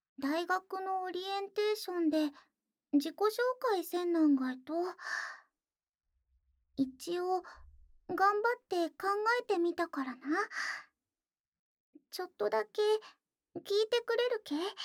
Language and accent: Japanese; Toyama, Japan; accent: Toyama dialect; also born or lived in Ishikawa; 石川県で生まれて、富山県で育ちました。標準語は勉強中で、素はこんな感じなが、ちょっとだけ方言が強いがいけど